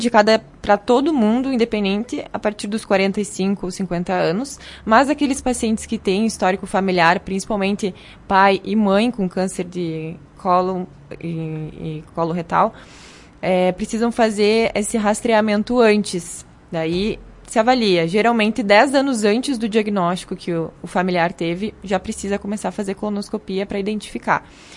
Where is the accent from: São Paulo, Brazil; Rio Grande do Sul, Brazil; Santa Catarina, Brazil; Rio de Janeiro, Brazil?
Rio Grande do Sul, Brazil; Vacaria; also born or lived in Porto Alegre; É uma honra poder voltar para Vacaria, para minha cidade natal